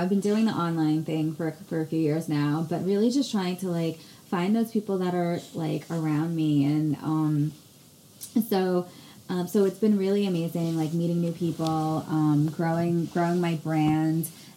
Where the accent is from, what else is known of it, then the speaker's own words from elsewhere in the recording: New Jersey, United States; I actually wanted to have it in New Jersey, because I'm from New Jersey, I want to have an event here.